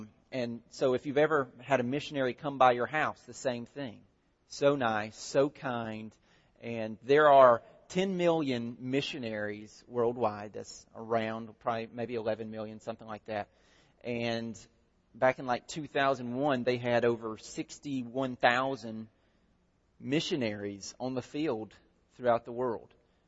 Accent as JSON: {"language": "English", "region": "Southern United States", "country": "United States", "tie": "born or raised there", "said": "growing up in the Bible Belt, there's not that many, not as many Mormons live here as they do out west."}